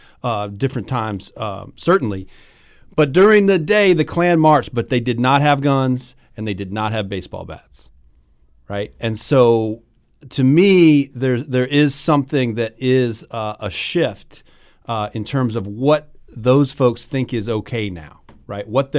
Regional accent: North Carolina, United States; So I grew up in North Carolina, and my first job was a middle school teacher in Apex, North Carolina.

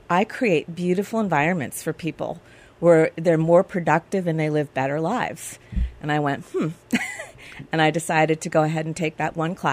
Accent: Stony Brook, New York, United States; now in Westhampton Beach, United States; I grew up in the village of Stony Brook.

